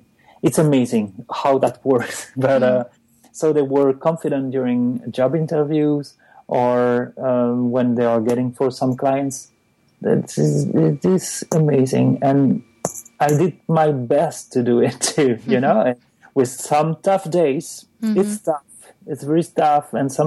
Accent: Belgium; English is a second language; also born or lived in Spain; now in United States; Before that, I come from Belgium, where it's very complicated.

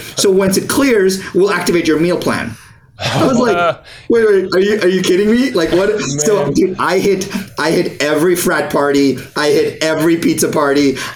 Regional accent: India; my parents realized that, who had never left India. I was born in India, by the way, never left India.

